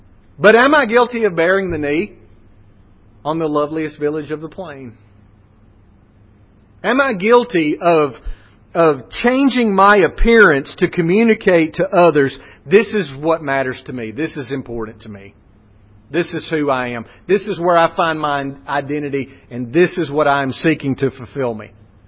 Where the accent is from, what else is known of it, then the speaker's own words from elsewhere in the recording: Alabama, United States; I want the first thing you think about me is that, yes, I'm from Alabama